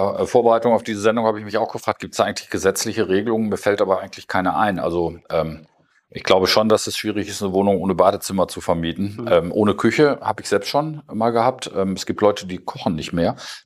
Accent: Münster, North Rhine-Westphalia, Germany; ich komme ja aus Münster, das ist eine Studentenstadt.

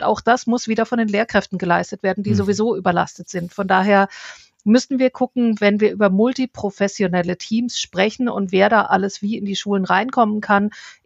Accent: Kirchzarten, Baden-Württemberg, Germany; ich komme ja aus Freiburg, dort, wo ich aufgewachsen bin, in Kirchzarten

